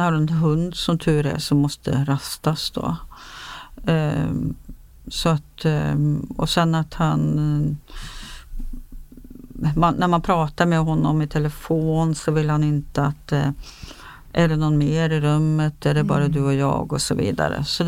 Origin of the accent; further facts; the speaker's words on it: Norway; Ja, jag är norsk.